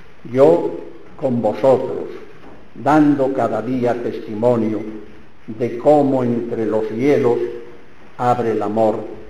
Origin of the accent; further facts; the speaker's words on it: Villafranca del Bierzo, Castile and León, Spain; now in León, Spain; De mi pueblo de Villafranca del Bierzo, pues me fui a León